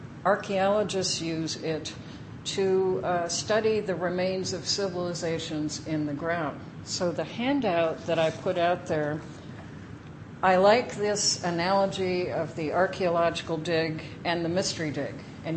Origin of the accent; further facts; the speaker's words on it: Champaign-Urbana, Illinois, United States; it's set in my hometown of Champaign-Urbana, Illinois, in the 1920s.